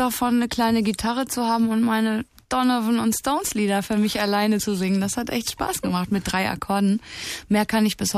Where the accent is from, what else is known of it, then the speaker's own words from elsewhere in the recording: Breckerfeld, North Rhine-Westphalia, Germany; Ich gehe auch nächste Woche an den Ort meiner Kindheit zurück, nach Hagen-Breckerfeld, in das Haus, wo ich aufgewachsen bin.